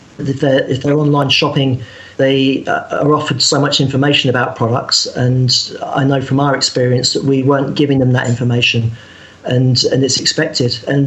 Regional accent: Southampton, South East England, United Kingdom; It was my hometown club, Southampton, football or soccer.

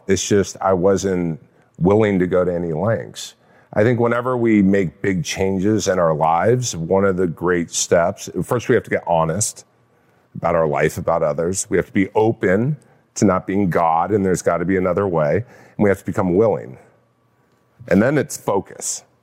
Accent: California, United States; Orange County.

